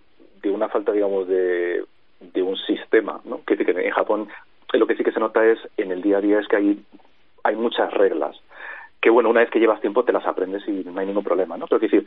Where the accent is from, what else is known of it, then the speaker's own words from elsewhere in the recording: Spain; he nacido y he crecido en España, en donde el mercado del cómic no es muy grande